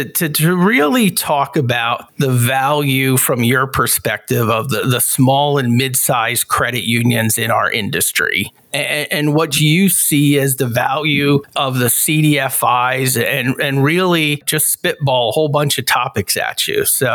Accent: Pennsylvania, United States; When growing up in Northeast Pennsylvania, my father in the coal region was a union electrician.

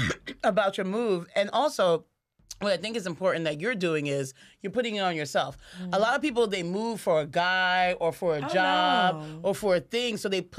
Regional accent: New York City, New York, United States; And like I'm a New Yorker too, so, like I can't shake it.

